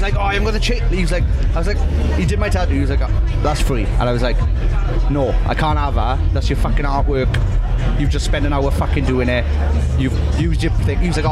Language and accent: English; Wales, United Kingdom; How did you feel about the problem with us as miserable Welsh bastards who never thought they deserved to be there anyway.